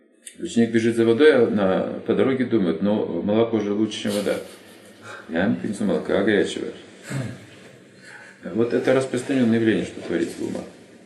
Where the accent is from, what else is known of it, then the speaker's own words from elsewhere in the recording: Russia; Я назвал свое имя, говорит, ты откуда? Из России.